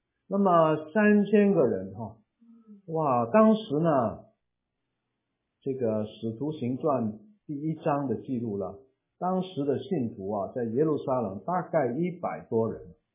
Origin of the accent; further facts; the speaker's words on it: Guangdong, China; Chinese is a second language; 因为我那时候才开始学讲普通话，我是广东人哎呀，广东人学讲普通话是很痛苦的啊